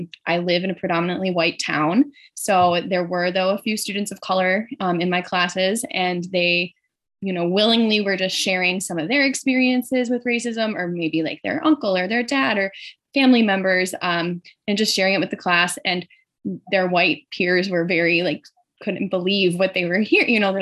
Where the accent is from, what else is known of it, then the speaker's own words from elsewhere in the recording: Burlington, Wisconsin, United States; also born or lived in Chicago; So I actually had just started teaching in Burlington, Wisconsin, my hometown. We had moved back from Chicago.